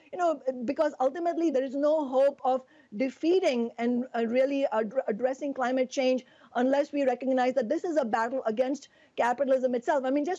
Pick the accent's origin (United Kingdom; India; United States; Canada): India; the capitalist class in my home country, India